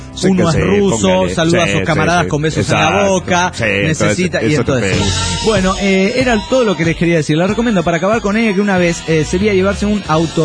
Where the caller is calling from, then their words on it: Piedras Negras, Coahuila, Mexico; de Piedras Negras, Coahuila, México.